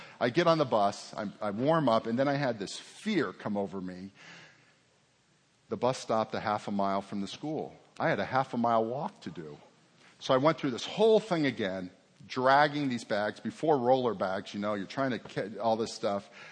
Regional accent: Boca Raton, Florida, United States; I grew up in Boca. I'm one of these people that my parents, grandparents, great-grandparents, we've all lived in South Florida.

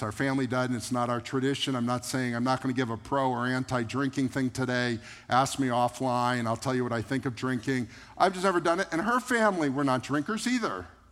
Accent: United States; Now, I'm an American that goes to the doctor when I have a fever

